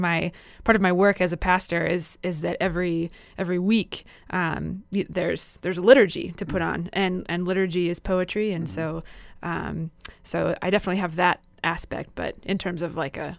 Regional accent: Spokane, Washington, United States; moved away as an adult; also born or lived in Kazakhstan; I was born and raised in Spokane, and then I left, so I was on the East Coast for a while. And then I was in the Peace Corps in Kazakhstan, in Central Asia.

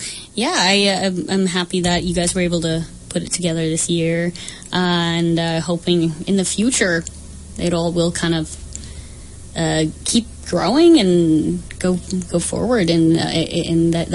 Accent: Colorado, United States; also born or lived in out east; now in Spokane, United States; I am not originally from Spokane. Like I said, I lived out east for a while and then Colorado originally where I grew up.

